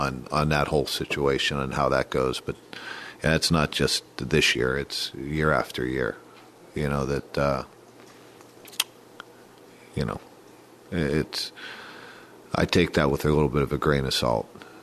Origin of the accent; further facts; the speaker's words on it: Ohio, United States; I, obviously growing up in Ohio, it sure caught my attention.